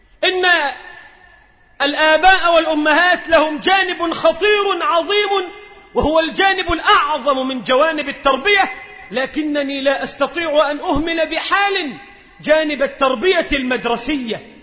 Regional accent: Faiyum, Faiyum Governorate, Egypt; هنا عندنا في الفيوم لما كانت امرأة الهالك زارت بلدنا مرة

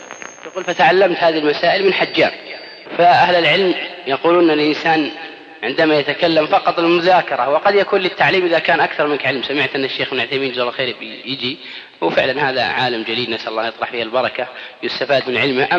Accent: Al-Qassim, Saudi Arabia; عندنا في القصيم لجنة يسمونها لجنة التجميل والتحسين

